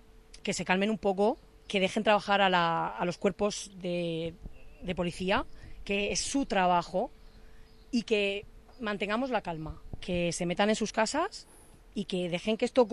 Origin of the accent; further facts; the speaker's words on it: Spain; Mi hijo es español, porque yo soy española, mi marido es marroquí, de nacionalidad española, desde hace muchísimos años.